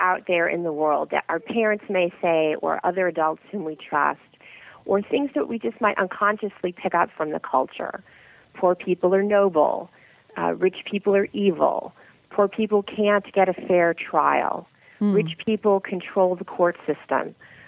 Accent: St. Louis, Missouri, United States; I grew up in the Midwest. And my mother loved to have the air conditioning down to 72 in St. Louis in the summer when it was very humid.

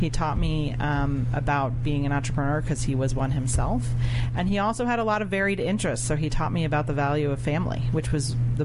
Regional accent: New York, United States; Westchester County, New York.

